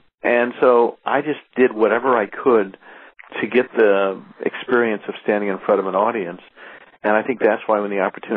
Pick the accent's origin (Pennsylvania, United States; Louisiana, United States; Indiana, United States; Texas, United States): Indiana, United States; Indianapolis; a friend of mine, Dave Garrison, who was a ventriloquist who I grew up with in Indianapolis